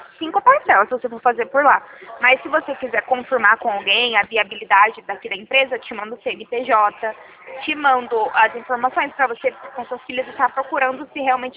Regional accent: São Paulo, Brazil; Eu sou do interior de São Paulo

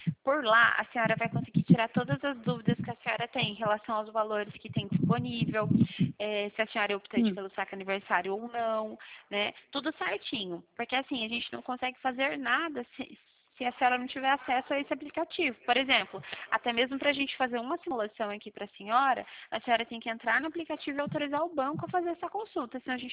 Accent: Cornélio Procópio, Paraná, Brazil; nós somos aqui do Paraná. Eu sou de Cornélio Procópio.

